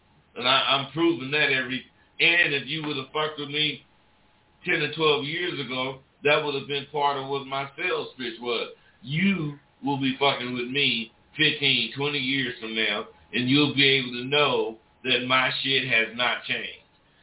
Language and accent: English; Vallejo, California, United States; born there; Well, I was born in Vallejo, California, and at 5 years old, I started noticing.